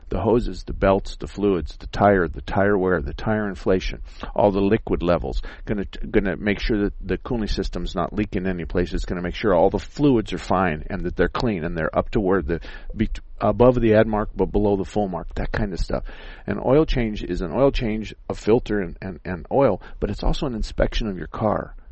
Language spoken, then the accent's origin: English; Douglas, United States; when I lived as a kid, I was born and raised in Douglas